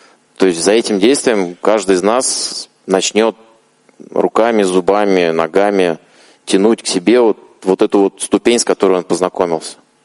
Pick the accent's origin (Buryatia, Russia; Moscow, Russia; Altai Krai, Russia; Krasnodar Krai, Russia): Moscow, Russia; Я из Москвы, но прилетел сейчас из Татарстана.